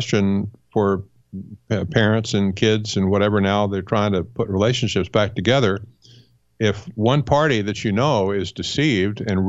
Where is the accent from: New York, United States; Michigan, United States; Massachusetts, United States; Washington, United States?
New York, United States; I'm from New York.